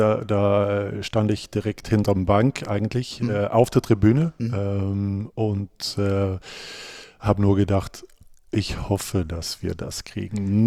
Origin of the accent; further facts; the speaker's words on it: Sweden; aber ich als Schwede, ich habe es ja auch anders erlebt.